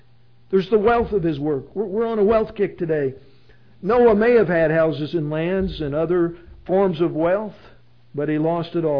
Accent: Illinois, United States; when I grew up in Illinois, we used to live in a river valley, and in that river valley there were bluffs.

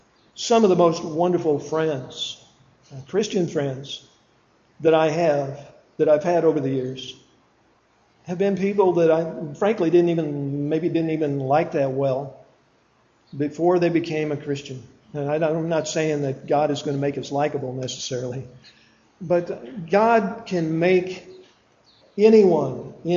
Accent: Midwest, United States; back on the mainland growing up in the Midwest, we had this expression

